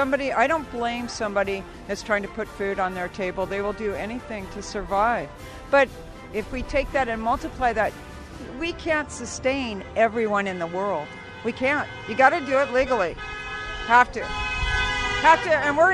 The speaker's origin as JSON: {"language": "English", "town": "San Francisco", "region": "California", "country": "United States", "tie": "born there", "said": "Here, I was born in San Francisco."}